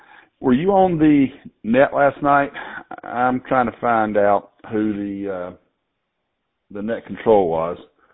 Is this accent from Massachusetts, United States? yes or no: no; Jacksonville, Florida, United States; Roger on that. Yeah, I'm from Jacksonville.